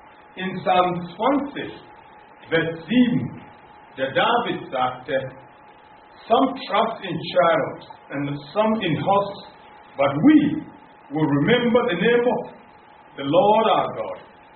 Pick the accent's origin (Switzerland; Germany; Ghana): Ghana; ich komme aus Ghana und in Ghana die Hauptsprache außer dem offiziellen Englisch ist Chi.